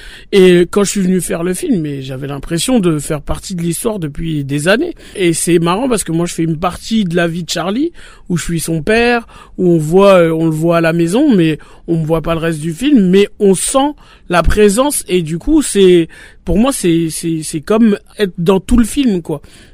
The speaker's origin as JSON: {"language": "French", "town": "Paris", "region": "Île-de-France", "country": "France", "said": "Je dis ça, hein, alors que je suis Parisien, attention."}